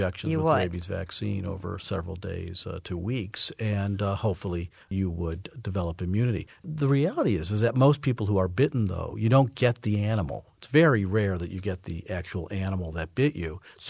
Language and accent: English; Detroit, Michigan, United States; at least I recall growing up in Detroit.